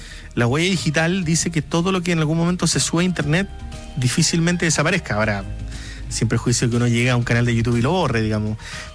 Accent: Magallanes, Chile; hay yo que soy magallánico conozco perfectamente este sonido

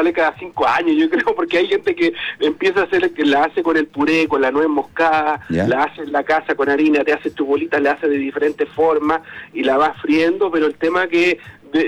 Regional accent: Santiago, Santiago Metropolitan Region, Chile; Ahora, nosotros somos de Santiago, yo en este minuto estoy en Santiago Centro, tú estás en Providencia

